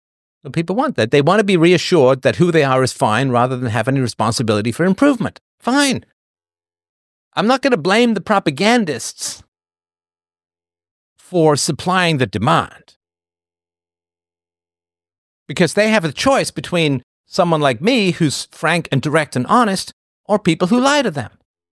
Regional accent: England, United Kingdom; When I grew up in England, there was like basically two channels

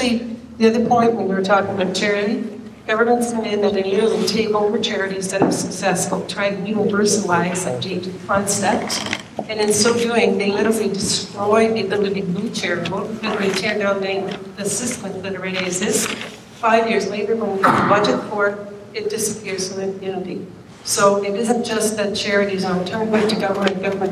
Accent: Kitchener, Ontario, Canada; but I grew up in Kitchener. There were free clinics every week.

